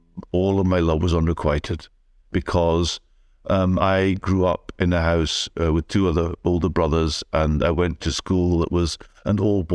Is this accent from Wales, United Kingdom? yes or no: no; Bishopbriggs, Scotland, United Kingdom; I grew up in Bishopbriggs in the north of Glasgow. I was born in 1970.